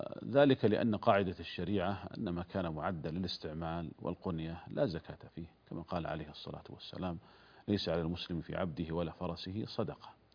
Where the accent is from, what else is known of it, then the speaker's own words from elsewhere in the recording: Saudi Arabia; عندنا في المملكة العربية السعودية